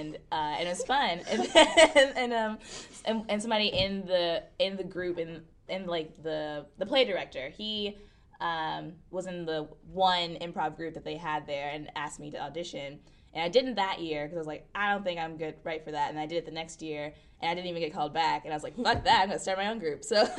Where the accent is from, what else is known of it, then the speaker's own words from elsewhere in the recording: Indianapolis, Indiana, United States; I'm from Indianapolis, Indiana, and I played volleyball in middle school.